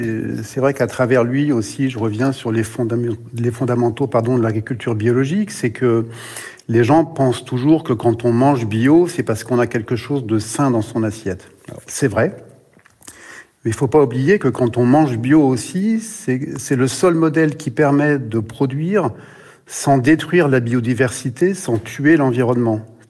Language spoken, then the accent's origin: French; Brittany, France; Je suis originaire de Bretagne.